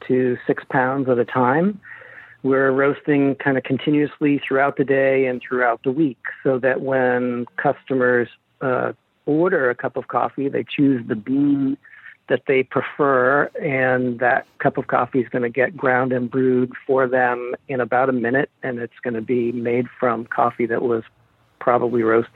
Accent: Massachusetts, United States; now in Detroit, United States; I am from Massachusetts.

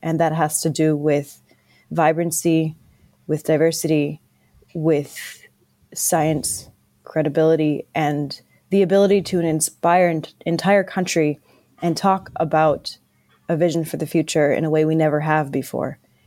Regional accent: North Vancouver, British Columbia, Canada; Well, I grew up in North Vancouver

